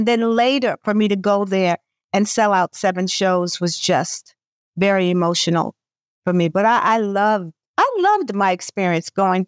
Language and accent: English; Brooklyn, New York, United States; It's Brooklyn just has a whole aura about it, you know, and I'm glad I grew up in Bed-Stuy, and I'm glad I had that experience.